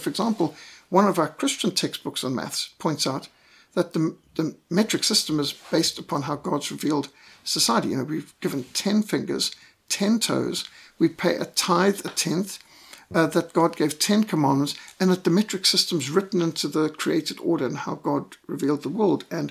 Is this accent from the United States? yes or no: no; Zimbabwe; I was brought up in Rhodesia